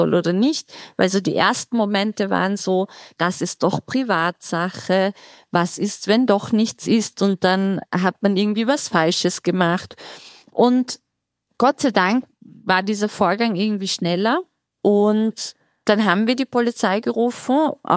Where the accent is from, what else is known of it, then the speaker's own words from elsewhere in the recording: Austria; Ich komme aus Österreich.